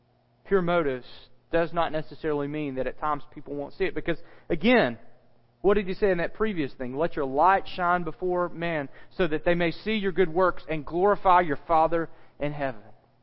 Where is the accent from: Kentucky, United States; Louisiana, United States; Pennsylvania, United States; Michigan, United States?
Louisiana, United States; I can tell you as a testimony of someone growing up in West Central Louisiana, not far from where he worked and where he lived